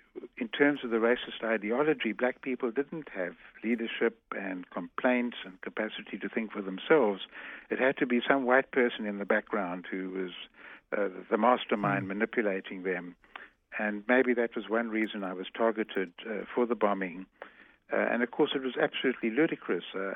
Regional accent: South Africa; I am South African. I'm going to go back one day, and I must take back every bit of knowledge that will be useful for the rebuilding of our country.

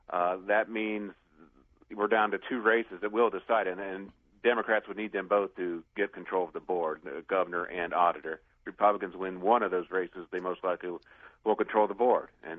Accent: Missouri, United States; But, you know, in this case, I'm from Missouri.

